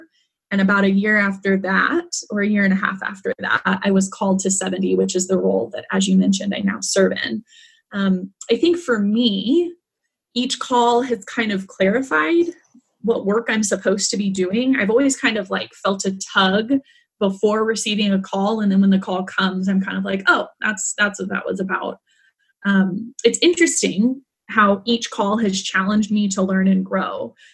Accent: Blue Springs, Missouri, United States; Yeah, I was born in Blue Springs, and I've only lived in two houses my entire life, and both were in Blue Springs.

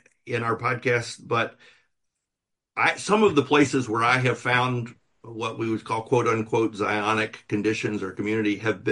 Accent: the South, United States; moved away; It was very much a part of the culture where I grew up in the South. It's not, I don't know that it necessarily is now. I've been out of the South for 30 years.

